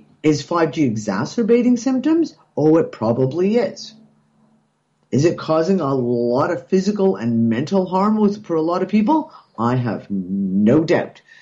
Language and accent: English; Canada; moved away; You know, I'm Canadian and I look at what's going on in Canada right now, jaw on the floor, thanking my lucky stars that we left when we did.